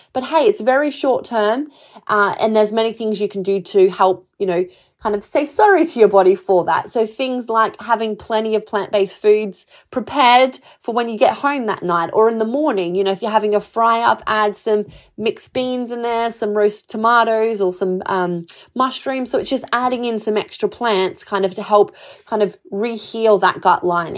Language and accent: English; Australia; I'm Australian